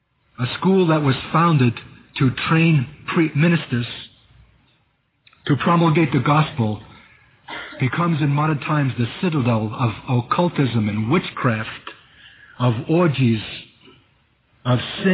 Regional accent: Brooklyn, New York, United States; accent: Brooklyn; I want to ask as many who have heard that voice through my Brooklyn accent to bow your heads now

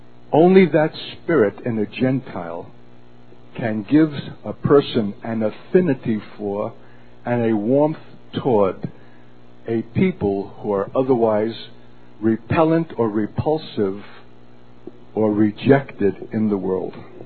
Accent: Brooklyn, New York, United States; You know, when I was a kid growing up in Brooklyn with my brother Lenny

